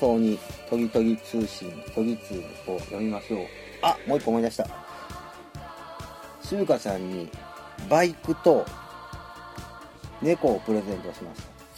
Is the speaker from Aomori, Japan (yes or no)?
no; Osaka, Japan; 僕の生まれ育った大阪も割と都会の方で